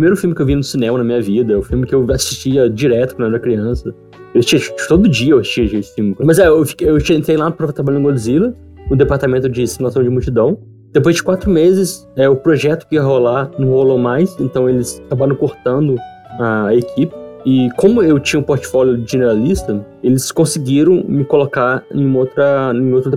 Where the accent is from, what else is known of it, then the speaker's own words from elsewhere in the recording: Minas Gerais, Brazil; born there; moved away as an adult; also born or lived in Rio de Janeiro; Eu nasci em Minas, nasci no sul de Minas. Eu fui pro Rio em 2008 para fazer faculdade, para estudar.